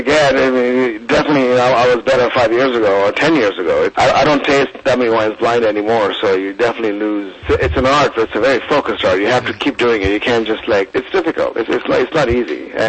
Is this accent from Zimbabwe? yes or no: no; Kolkata, West Bengal, India; moved away as an adult; now in United States; I grew up in Calcutta. I went to school there. Then I moved down to the south of India to go to hotel school. And then from there, I came to the U.S.